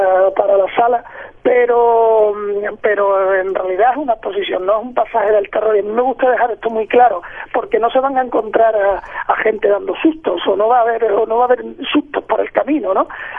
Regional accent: Cádiz, Andalusia, Spain; moved away; Pues porque es mi tierra y porque llevo ya 22 años fuera de ella y cada vez me tira más

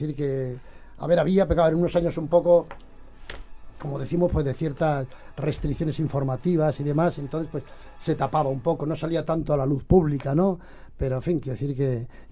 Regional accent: Navarre, Spain; En mi tierra, en Navarra, hay lo que llaman los caseríos, casi todo el mundo sabrá que son como casas aisladas en el campo, en la falda de los Pirineos, donde apenas hay contacto entre unos y otros.

